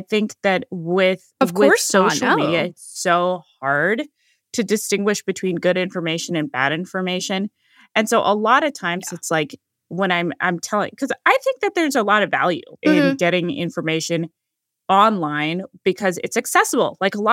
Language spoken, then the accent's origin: English; California, United States; born there; I was born in California